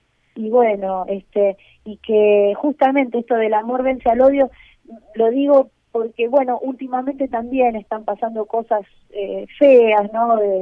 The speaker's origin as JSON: {"language": "Spanish", "country": "Argentina", "said": "hablo como ciudadana, ¿no? Como argentina, y me duele ver al país dividido."}